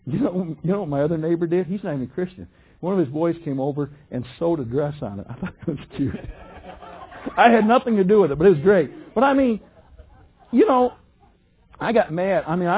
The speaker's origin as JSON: {"language": "English", "town": "Detroit", "region": "Michigan", "country": "United States", "said": "So, and I am from the Detroit area, so I speak a little bit faster."}